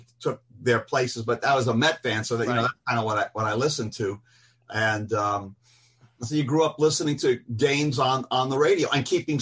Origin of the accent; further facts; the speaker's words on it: Bellmore, New York, United States; This is where we grew up in Belmore.